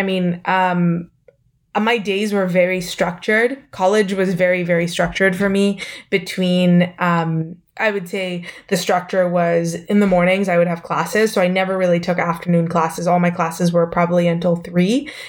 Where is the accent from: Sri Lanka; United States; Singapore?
Singapore; moved away as an adult; I was recruited actually from Singapore to come to the US to play squash.